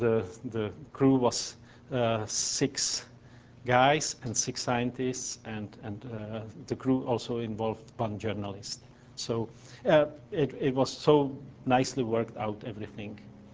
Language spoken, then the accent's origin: English; Czechia; So for Czech Republic, I'm from Czech Republic, we own not a single square meter of an ocean.